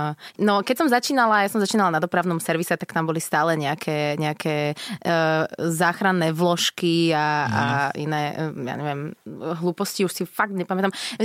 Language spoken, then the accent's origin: Slovak; Bratislava, Bratislava Region, Slovakia; hoci sme boli obaja z Bratislavy.